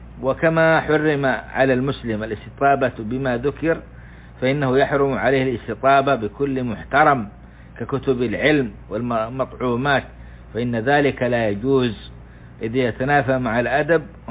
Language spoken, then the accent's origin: Arabic; Jazan Province, Saudi Arabia; وهذه موجودة عندنا في جازان بكثرة والحمد لله،